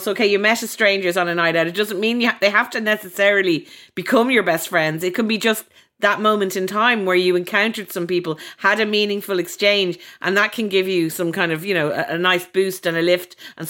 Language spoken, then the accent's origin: English; Ireland; I'm from Ireland.